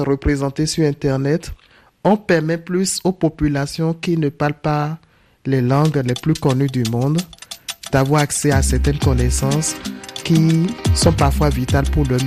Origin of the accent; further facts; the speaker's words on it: Benin; moved away as an adult; now in France; je suis béninois et j'ai 31 ans. J'ai grandi au Bénin, je suis arrivé en France à l'âge de 18 ans.